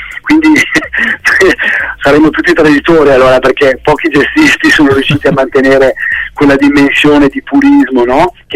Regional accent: Trentino-Alto Adige, Italy; born there; Anche se sono nato in Trentino, è giusto dire che ho delle origini venete, perché … che viene da Vittorio Veneto, quindi i miei bisnonni da parte di papà erano veneti, dall'altra parte c'è anche dell'Austria, pare che ci sia della Spagna

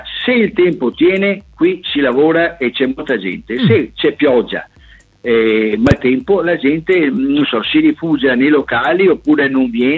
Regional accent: Venice, Veneto, Italy; il Mose ci riguarda noi da vicino come veneziani

